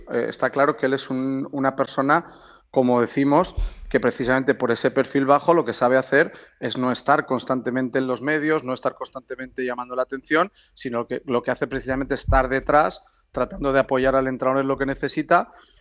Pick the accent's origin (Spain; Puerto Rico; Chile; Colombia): Spain; Valencia, Valencian Community; yo por ejemplo soy de Valencia